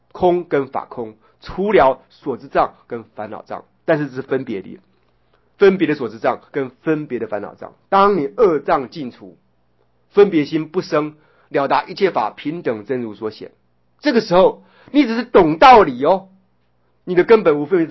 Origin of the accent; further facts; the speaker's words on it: China; 我刚才讲的那个啊，是我们中国人的寓言啊，中国人的寓言故事啊